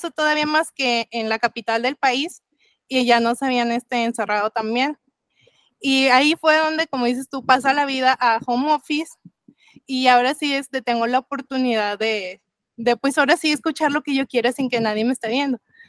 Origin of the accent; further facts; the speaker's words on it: Monterrey, Nuevo León, Mexico; aquí en lo personal, en Monterrey, yo soy de Monterrey